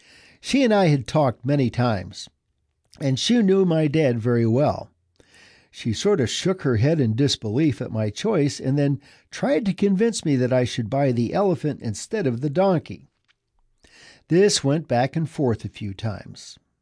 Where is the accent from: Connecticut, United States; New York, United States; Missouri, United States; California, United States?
New York, United States; Valley Stream; moved away as an adult; I grew up on Long Island in the village of Valley Stream from elementary through high school. After college, I left to get married and raise my family. I recently returned to my old hometown.